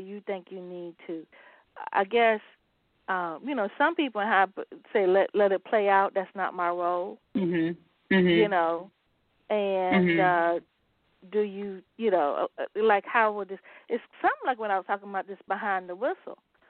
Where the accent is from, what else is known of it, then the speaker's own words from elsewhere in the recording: Virginia, United States; Yeah, I mean, again, I'm from Virginia.